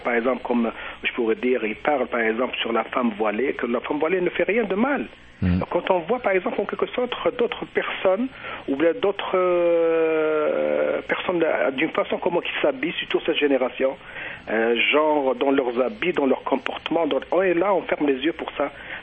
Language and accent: French; Algeria; Mais moi, par exemple, en tant qu'Algérien